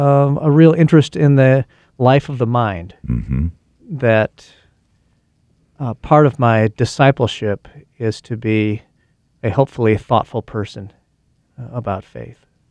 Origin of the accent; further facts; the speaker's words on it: Marshall, Minnesota, United States; I grew up in Marshall, Minnesota, small town in southwestern Minnesota where the wind never stops blowing.